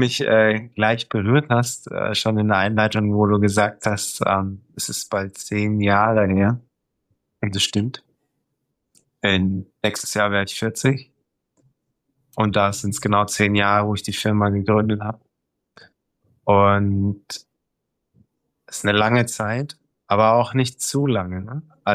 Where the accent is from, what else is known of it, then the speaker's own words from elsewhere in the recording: Germany; born there; ich bin in Deutschland geboren